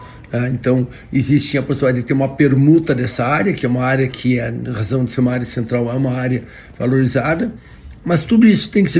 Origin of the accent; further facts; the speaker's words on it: Santa Maria, Rio Grande do Sul, Brazil; Eu sou de Santa Maria, fui prefeito de Santa Maria 8 anos.